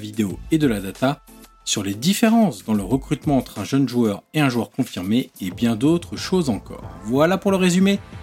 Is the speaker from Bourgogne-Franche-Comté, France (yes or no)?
yes; Auxerre, Bourgogne-Franche-Comté, France; je suis originaire d'Auxerre.